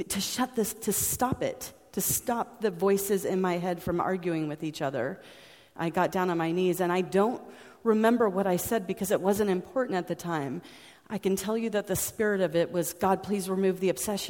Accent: United States; and I grew up in the States, and you used language that's the exact same language that I use.

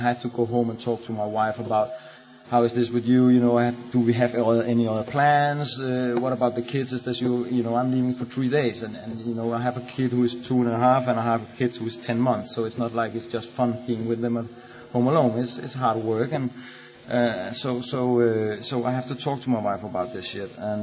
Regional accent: Copenhagen, Capital Region of Denmark, Denmark; I'm an alcoholic from Copenhagen.

